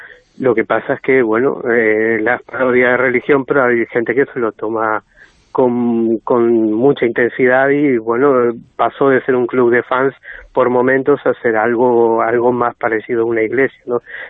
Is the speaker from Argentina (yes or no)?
yes; Argentina; es que no soy especialmente forofo del fútbol, debe ser de los pocos argentinos